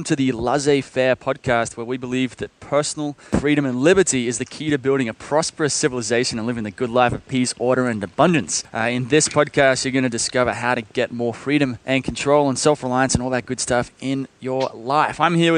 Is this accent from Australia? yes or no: yes; Australia; accent: Australian; people do understand me and my refined Australian accent.